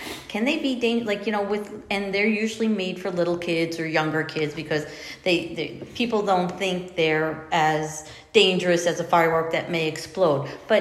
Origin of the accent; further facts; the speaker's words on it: Pleasant Mount, Pennsylvania, United States; And I have to brag, I am from Pleasant Mount. That's kind of why I picked both of you or asked both of you to be on the show, because this is where I live. This is where, my children have grown up.